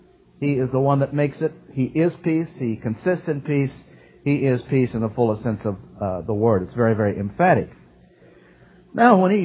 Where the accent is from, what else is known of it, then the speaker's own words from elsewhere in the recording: Ireland; I'm Irish. I could go there.